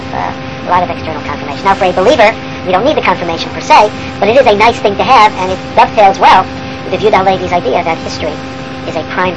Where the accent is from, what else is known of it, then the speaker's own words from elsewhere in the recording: Hartford, Connecticut, United States; You know, Mark Twain is a landsman of mine. I grew up in Hartford, Connecticut